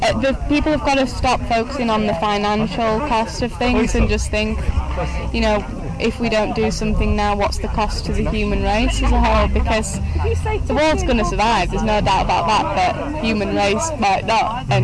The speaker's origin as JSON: {"language": "English", "region": "Yorkshire and the Humber", "country": "United Kingdom", "said": "Like, I'm from Yorkshire"}